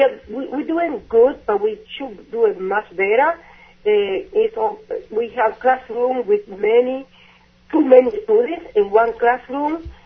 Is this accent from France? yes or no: no; Dominican Republic; now in Lynn, United States; Well, I came from Dominican Republic a very long time ago, in the early 1980s.